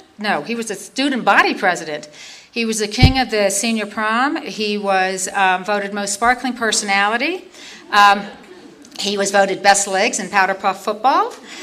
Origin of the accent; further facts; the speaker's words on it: Canada; also born or lived in Philippines / Singapore; I'm originally Canadian, my mother is English, my father was Dutch, spent most of my life growing up overseas